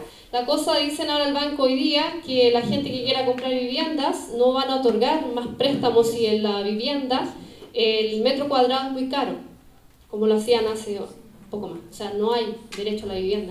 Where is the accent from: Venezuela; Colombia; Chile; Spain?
Chile; Yo nunca he votado en mi país, compañero, en Chile, nunca. Yo viví todos los años de la dictadura en Chile.